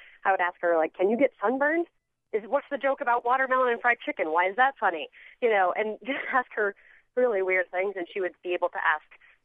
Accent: Sheridan, Wyoming, United States; Well, I grew up in Sheridan, Wyoming. I still live in Sheridan, Wyoming.

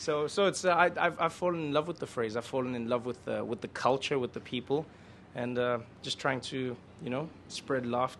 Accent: South Africa; now in United States; because as a South African, obviously people relate to the stories because they were almost there with you while it was happening

